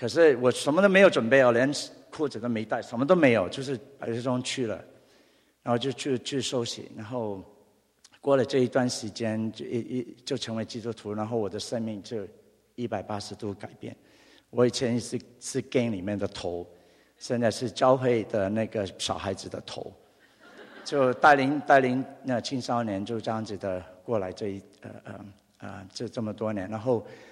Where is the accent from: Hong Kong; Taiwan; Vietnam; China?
Vietnam; now in United States; 那个时候我因为我是从越南出来的，我逃出来的时候